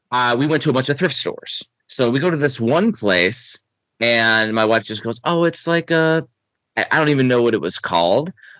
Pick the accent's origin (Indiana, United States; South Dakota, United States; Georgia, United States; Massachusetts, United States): Georgia, United States; Like I'm telling you, I came from Georgia. There was a damn desert of retro games in Georgia.